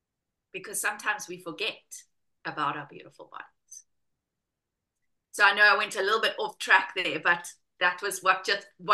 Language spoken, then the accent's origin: English; South Africa; moved away as an adult; now in United Kingdom; coming over to the UK, I'm South African. I ended up in the UK as a chef